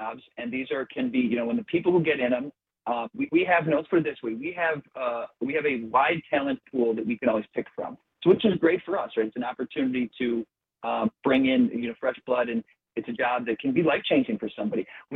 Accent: Midwest, United States; born or raised there; also born or lived in California

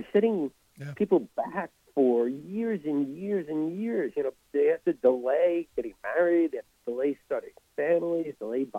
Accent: New York, United States; born or raised there

